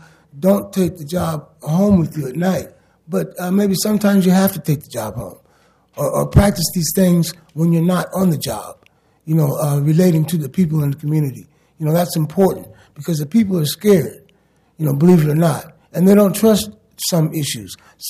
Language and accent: English; Portland, Oregon, United States; I'm from North Portland area, Roosevelt area. Graduated from Roosevelt in 69.